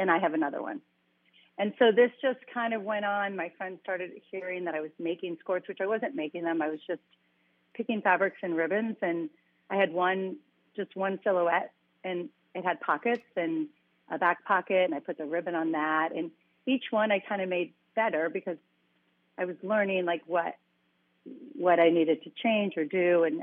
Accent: Ohio, United States; I'm from Ohio, didn't know that the garment district even existed.

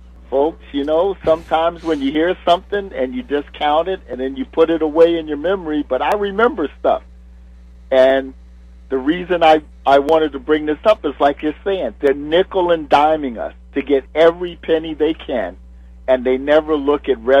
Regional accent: Baltimore, Maryland, United States; Well, now, I don't want to be, you know, bad mouth in my hometown

